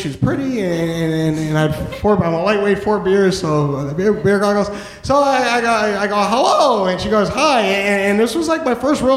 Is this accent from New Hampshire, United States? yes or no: yes; New Hampshire, United States; I am originally from New Hampshire. First 23 years of my life I spent in New Hampshire.